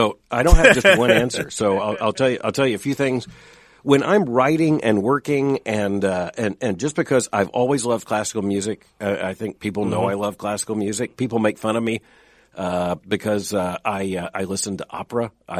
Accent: Florida, United States; But at the end of the day, I grew up in Florida where worms is what we had.

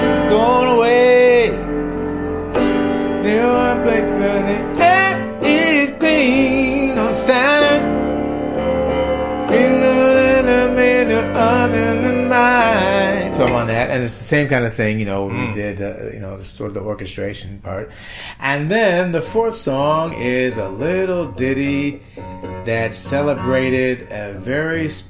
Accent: Detroit, Michigan, United States; I'm originally from Detroit.

